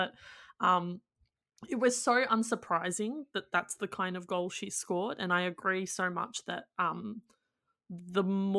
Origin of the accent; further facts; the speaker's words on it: Australia; as we, as Australian fans, would like.